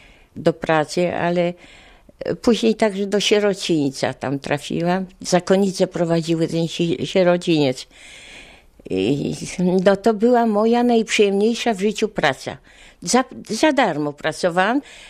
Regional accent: Sosnowiec, Silesian Voivodeship, Poland; mam 82 lata. Urodziłam się w Sosnowcu, wychowywałam się w Sosnowcu.

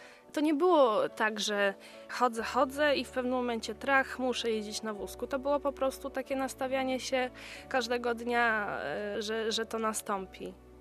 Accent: Lebiedzin, Podlaskie Voivodeship, Poland; Całe dzieciństwo spędziłam w Lebiedzinie.

